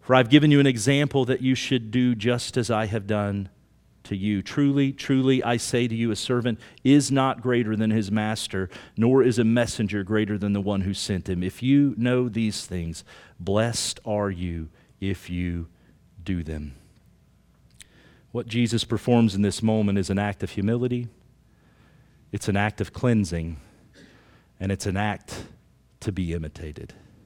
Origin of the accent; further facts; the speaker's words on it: Oklahoma, United States; I grew up in Oklahoma, and I grew up working in the oil fields